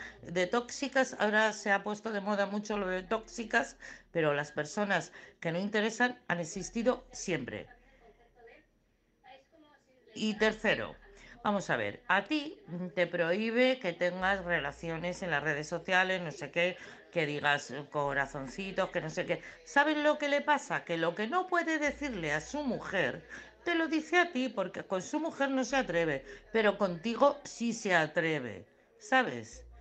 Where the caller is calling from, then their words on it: Madrid, Community of Madrid, Spain; de Madrid.